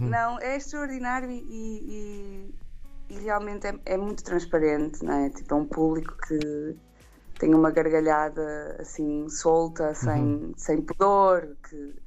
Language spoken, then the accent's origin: Portuguese; Guimarães, Braga, Portugal; eu sou de Guimarães